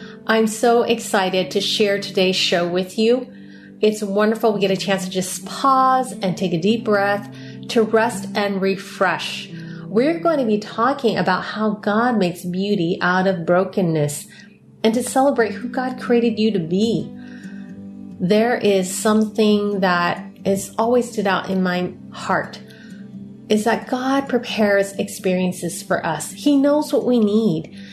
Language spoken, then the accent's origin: English; San Francisco, California, United States; born there; I'm Chinese American, and there is something that's really beautiful in the Chinese culture, which is Chinese lanterns. If you go to San Francisco Chinatown, where I was born, you'll see these beautiful Chinese lanterns that are strung up high.